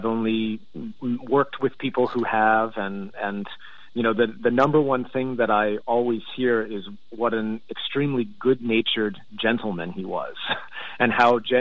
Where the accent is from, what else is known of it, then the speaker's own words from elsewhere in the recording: Connecticut, United States; Yes, indeed. Grew up all through high school there.